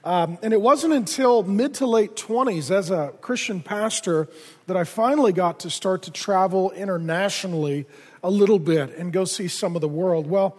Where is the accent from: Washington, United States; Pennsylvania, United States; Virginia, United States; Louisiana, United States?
Washington, United States; Seattle; I grew up in South Seattle, right by the airport. And it was a very, very diverse neighborhood